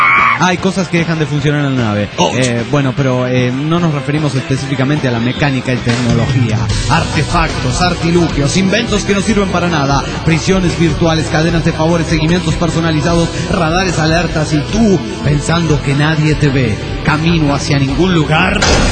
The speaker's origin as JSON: {"language": "Spanish", "town": "Juliaca", "region": "Puno", "country": "Peru", "said": "de Juliaca, Perú."}